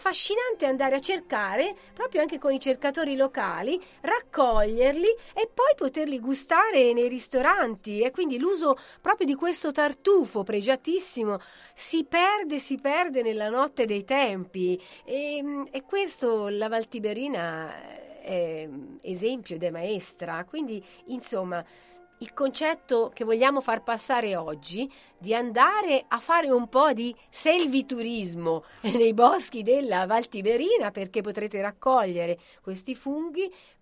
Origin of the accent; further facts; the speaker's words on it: Tuscany, Italy; born there; allora mercoledì prossimo con una vallata a me particolarmente cara, la Valdichiana.